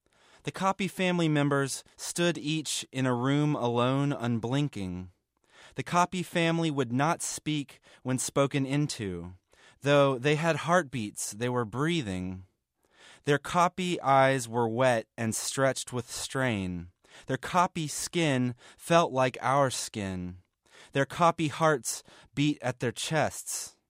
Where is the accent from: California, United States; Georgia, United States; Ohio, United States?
Georgia, United States; Atlanta; I'm from Atlanta, Georgia.